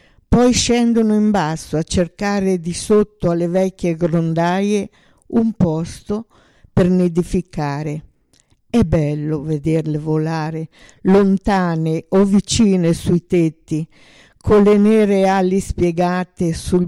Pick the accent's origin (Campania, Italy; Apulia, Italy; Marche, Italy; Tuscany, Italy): Marche, Italy; Ancona; l'omaggio che io faccio al Duomo da Anconetana Verace.